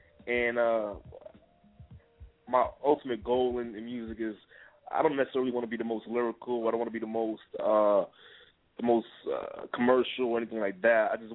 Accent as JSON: {"language": "English", "country": "Jamaica", "said": "I'm Jamaican."}